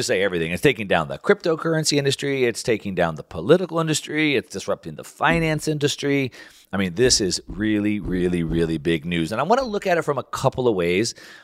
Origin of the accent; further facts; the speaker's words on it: United States; I believe, as an American, everything is free.